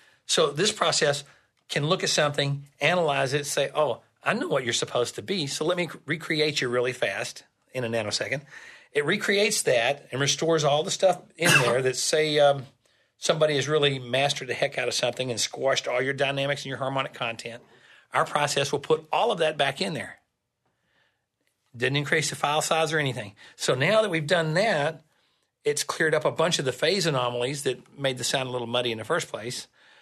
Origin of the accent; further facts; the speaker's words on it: Texas, United States; I'll make it a short story here. We're from Texas, and we usually tell long stories.